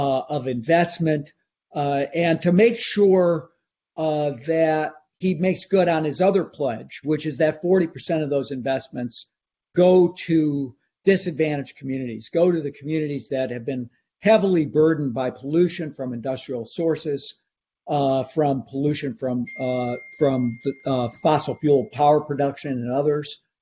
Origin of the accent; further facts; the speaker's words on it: Chicago, Illinois, United States; He, you mentioned the Dream Team, because I'm from Chicago.